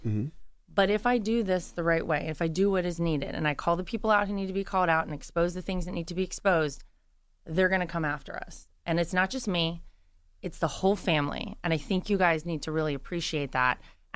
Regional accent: Wilmington, North Carolina, United States; to my hometown of Wilmington. And one thing led to another, and he told me that I was going to be responsible for winning him my home state, mm-hmm, of North Carolina

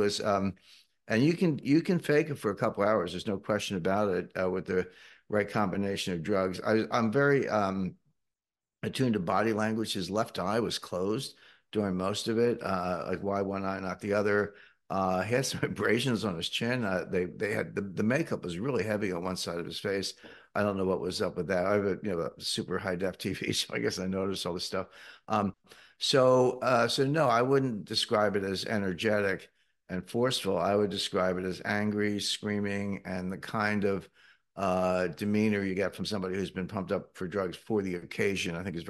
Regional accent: Cape May, New Jersey, United States; I mean, I grew up in Cape May, lived, I graduated from high school there, lived there many times. My family still lives there.

